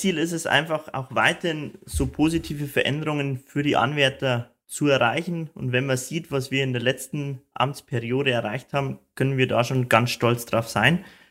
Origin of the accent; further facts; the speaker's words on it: Rosenheim, Bavaria, Germany; ich komme aus Rosenheim, liegt ganz nah an den Bergen.